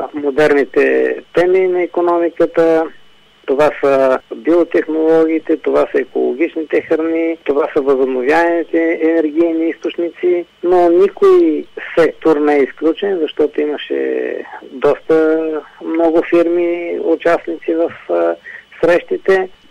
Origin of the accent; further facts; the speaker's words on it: Blagoevgrad, Blagoevgrad Province, Bulgaria; born there; Аз случайно или не, но съм роден в Благоевград.